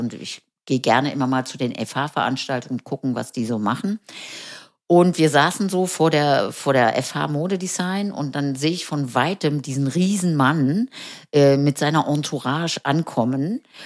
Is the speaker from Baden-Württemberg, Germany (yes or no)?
no; Berlin, Germany; now in Trier, Germany; ich bin jetzt aus Berlin hier in Trier